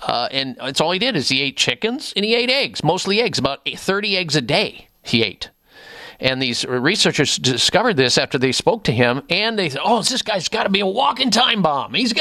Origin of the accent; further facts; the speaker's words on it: Midwest, United States; growing up in the Midwest, we had eggs any which way, and most of it was bad.